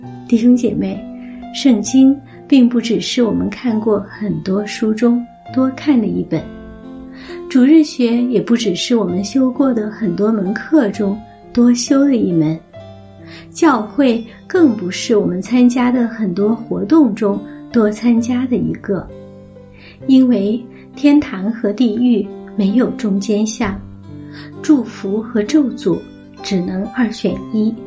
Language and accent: Chinese; China; 这如同我们中国人门框上贴春联